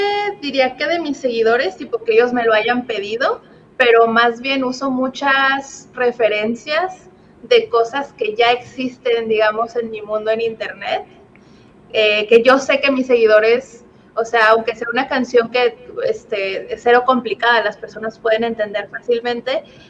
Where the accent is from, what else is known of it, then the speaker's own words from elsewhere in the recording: Tepic, Nayarit, Mexico; el 8 de agosto vamos a tener un listening party aquí en Tepic, Nayarit, que es de donde yo soy, sí